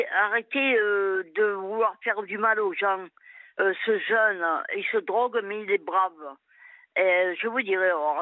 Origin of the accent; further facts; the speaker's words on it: France; born there; Et non, je suis née en France et tout.